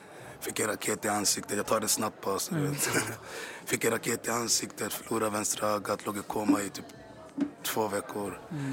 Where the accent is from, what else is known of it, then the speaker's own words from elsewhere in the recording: Bromsten, Stockholm County, Sweden; Jag har två systrar. Uppväxt med mamma och pappa i Bromsten.